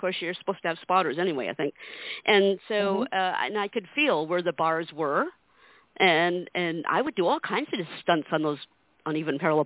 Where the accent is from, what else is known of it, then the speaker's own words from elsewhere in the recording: Connecticut, United States; I grew up in Connecticut, so there were a lot of blind children in schools there